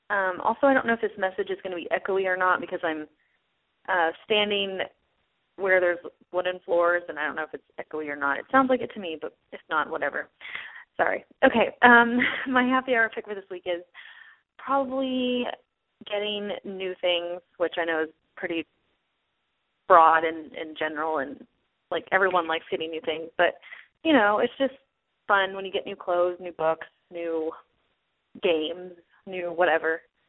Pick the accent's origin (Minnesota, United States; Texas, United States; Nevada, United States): Texas, United States; I'm from Texas, and well, now I live in Arkansas.